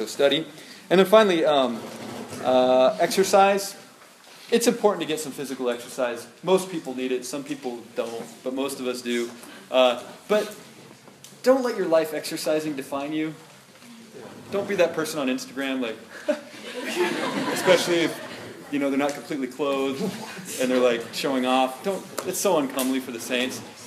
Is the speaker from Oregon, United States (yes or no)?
yes; Oregon, United States; Like, I grew up on the West Coast. I moved to the East Coast.